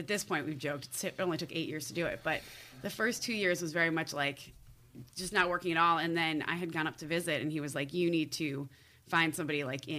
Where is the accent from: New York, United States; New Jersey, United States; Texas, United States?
New Jersey, United States; accent: New Jersey; I'm a Jersey girl through and through. My accent's died a little bit. Certain words you'll hear it.